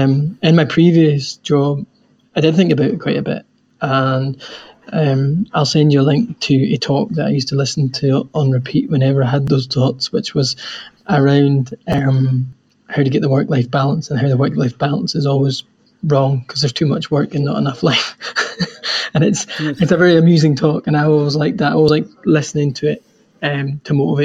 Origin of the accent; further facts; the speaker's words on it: Thurso, Scotland, United Kingdom; We grew up here. I'm from Thurso. My wife's from Dunnet, and it's just a beautiful part of the world.